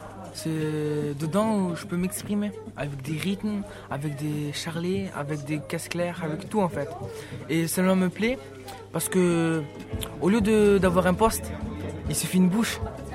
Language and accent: French; Marseille, Provence-Alpes-Côte d'Azur, France; J'ai 14 ans. Je viens de la Castellane, j'habite à Marseille.